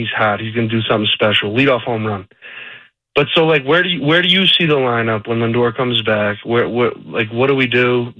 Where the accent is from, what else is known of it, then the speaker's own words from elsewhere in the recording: East Islip, New York, United States; now in Denver, United States; I moved out here. I'm from East Islip, but here working.